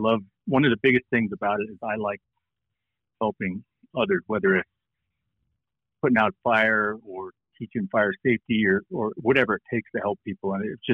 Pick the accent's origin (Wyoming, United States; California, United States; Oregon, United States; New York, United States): Wyoming, United States; Lander; I was born and raised in Lander, actually. Went to school here, the whole works. So I'm not a transplant at all. I'm born and raised.